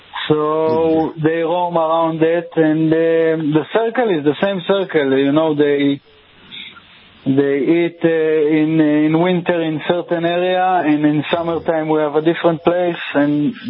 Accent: Golan Heights, Israel; English is a second language; Well, I'm born and raised in the Golan. I'm here. My age is 33. I'm 33 years old all my life here.

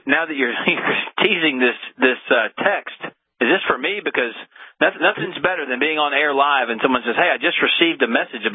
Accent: South Carolina, United States; Yeah, I'm from South Carolina, so Senator Graham has been my senator for a long time, and he's got a few gems every once in a while.

